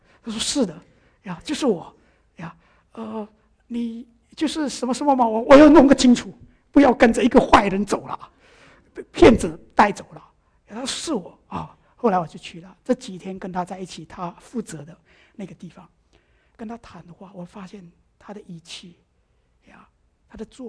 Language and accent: Chinese; Indonesia; 我曾经在印尼，因为我出生在印尼，在印尼长大